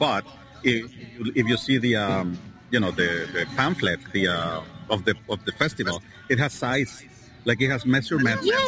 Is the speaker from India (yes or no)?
no; Mexico; now in Canada; I'm from Mexico